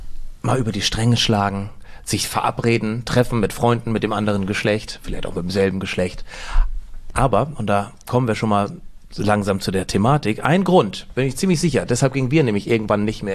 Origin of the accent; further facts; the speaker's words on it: Schleswig-Holstein, Germany; ich bin in Nordfriesland aufgewachsen, habe das nie verlassen, konnte die Sprache